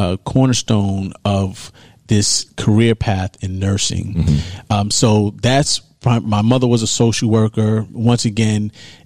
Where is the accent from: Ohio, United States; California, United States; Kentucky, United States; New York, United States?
New York, United States; New York City; I grew up in New York. I grew up in Harlem, New York.